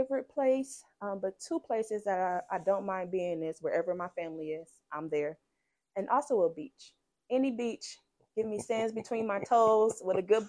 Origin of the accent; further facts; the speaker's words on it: South Bend, Indiana, United States; I'm from South Bend, Indiana.